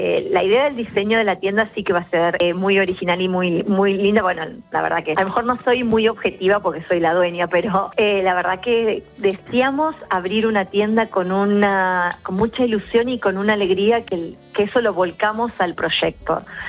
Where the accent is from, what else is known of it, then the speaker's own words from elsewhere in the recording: Argentina; now in Spain; nosotros, bueno, somos argentinos, vinimos hace 8 años aquí a España